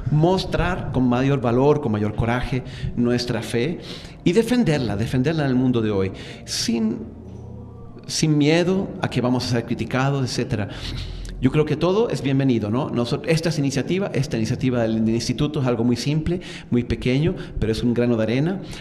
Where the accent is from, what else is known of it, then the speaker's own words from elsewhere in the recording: Chile; yo soy de Chile